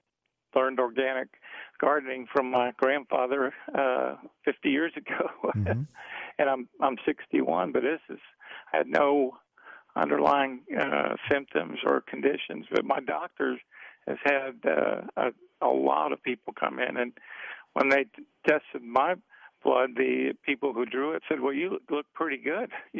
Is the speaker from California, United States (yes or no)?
no; Minnesota, United States; And I had a question since I grew up in Minnesota, where they have massive mosquitoes.